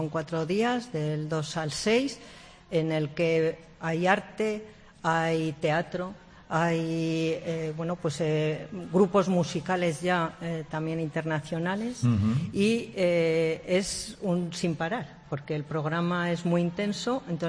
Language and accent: Spanish; La Rioja, Spain; also born or lived in Ávila; nací en Ávila. Sí. Pero sin embargo, bueno, pues desde muy pequeña vine aquí a vivir a La Rioja